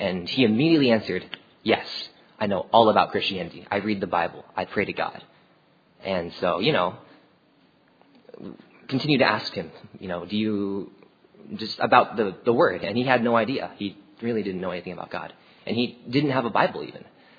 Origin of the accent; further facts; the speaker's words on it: United States; born there; You know, as an American-born Chinese, I don't really understand a lot of the things that happen in China.